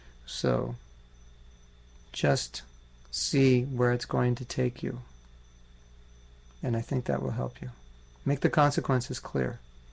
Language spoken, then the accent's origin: English; California, United States; And I grew up in California, and the era I grew up in, everybody surfed.